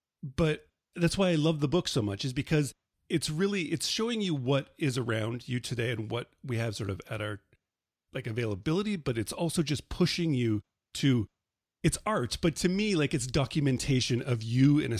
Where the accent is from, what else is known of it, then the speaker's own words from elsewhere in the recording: Nebraska, United States; like growing up in Nebraska, how it was part of this like another world, right?